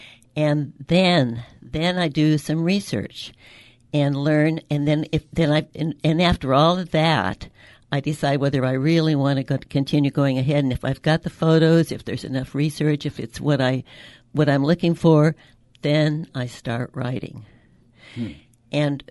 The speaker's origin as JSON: {"language": "English", "town": "Los Gatos", "region": "California", "country": "United States", "said": "And I lived in the San Francisco Bay Area, Los Gatos in particular."}